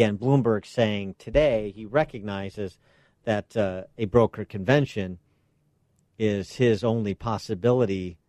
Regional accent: Illinois, United States; You've got states like Michigan, my home state of Illinois is on March 17th

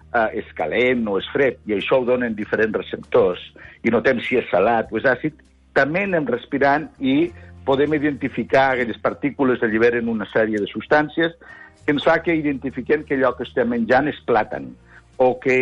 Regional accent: Catalonia, Spain; al poble, que jo sóc del Pallars

